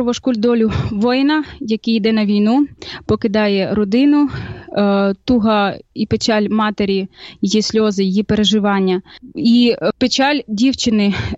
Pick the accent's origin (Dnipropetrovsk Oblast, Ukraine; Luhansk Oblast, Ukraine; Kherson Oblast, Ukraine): Kherson Oblast, Ukraine; Kakhovka; Я із міста Каховка, із Херсонської області, що розташована на півдні України.